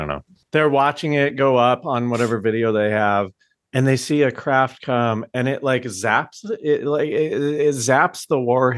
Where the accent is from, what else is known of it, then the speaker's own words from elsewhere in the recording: United States; and I didn't know this as an American